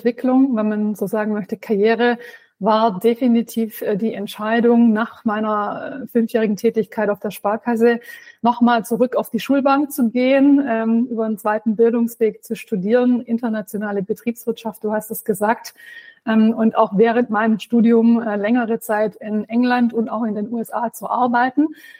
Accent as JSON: {"language": "German", "region": "Baden-Württemberg", "country": "Germany", "tie": "born or raised there", "said": "Ich bin auf dem Land aufgewachsen, Schwäbische Alb, damals natürlich limitierter Blick in die Welt."}